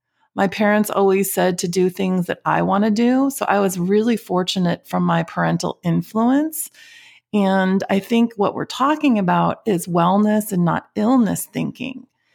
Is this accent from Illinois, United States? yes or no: yes; Schaumburg, Illinois, United States; I grew up in Schaumburg, Illinois.